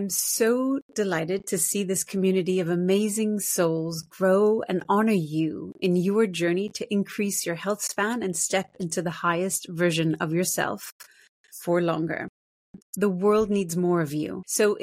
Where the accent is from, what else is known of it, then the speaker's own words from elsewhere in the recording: New York City, New York, United States; born there; also born or lived in London / Florida / Shanghai / Buenos Aires; I was born in New York City to an Irish mother and German father, and since went on to live in 9 countries and places across Europe and the US, Shanghai, and Buenos Aires.